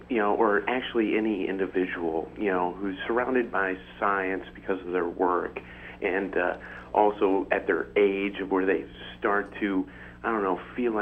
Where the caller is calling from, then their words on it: Bristol, Rhode Island, United States; I'm from Rhode Island, Bristol.